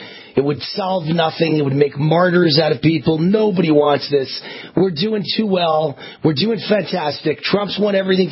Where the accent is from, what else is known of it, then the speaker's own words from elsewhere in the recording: Nevada, United States; except my home state of Nevada, where this show comes from, Las Vegas